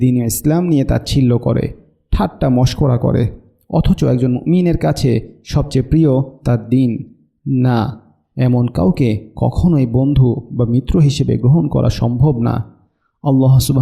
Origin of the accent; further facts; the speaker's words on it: United States; যদিও আমি আমেরিকাতেই বড় হয়েছি।